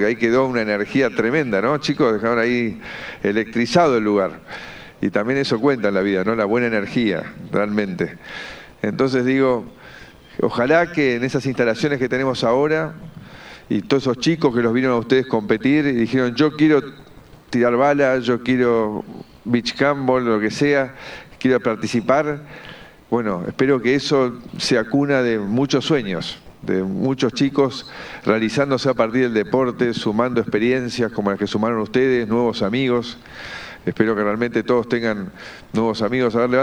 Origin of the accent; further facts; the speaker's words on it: Argentina; como presidente y como argentino